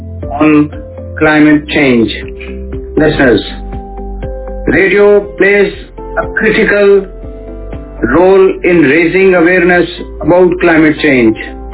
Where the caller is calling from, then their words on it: Faisalabad, Punjab, Pakistan; from Faisalabad, Pakistan.